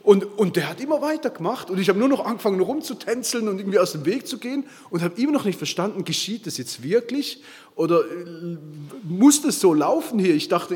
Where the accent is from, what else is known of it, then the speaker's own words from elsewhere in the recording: Switzerland; now in Stuttgart, Germany; ich komme aus Stuttgart, ursprünglich aus der Schweiz.